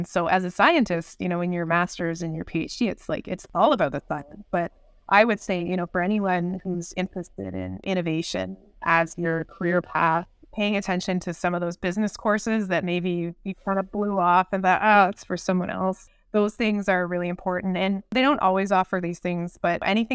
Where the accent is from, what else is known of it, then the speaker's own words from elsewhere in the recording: Ontario, Canada; I grew up in the Niagara region and I love horticulture here, tender fruit production.